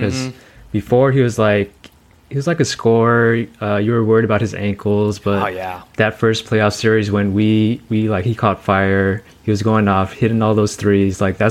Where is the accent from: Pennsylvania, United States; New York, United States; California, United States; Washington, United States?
California, United States; San Leandro; now in San Francisco, United States; I've been born and raised in the East Bay, so I lived